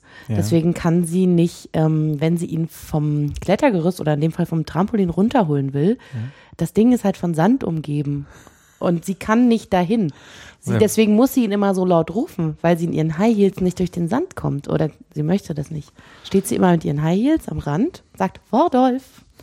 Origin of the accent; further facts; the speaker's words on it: East Germany, Germany; Wir kommen aus dem Osten. Das stimmt.